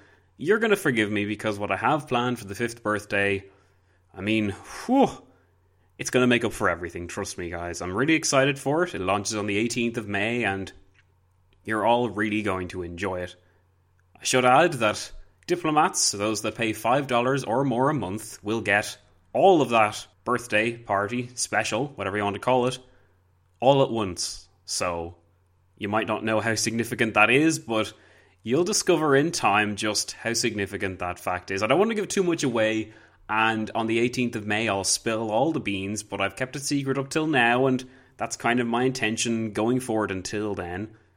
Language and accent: English; Ireland